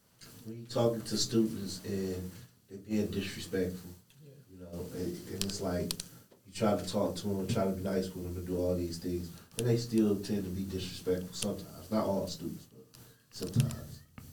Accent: Detroit, Michigan, United States; I'm from Detroit. I'm from the east side.

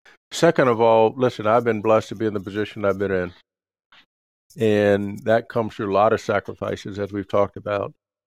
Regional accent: Dayton, Ohio, United States; I grew up in Dayton, Ohio. And Interstate 70 and Interstate 75, huge factories.

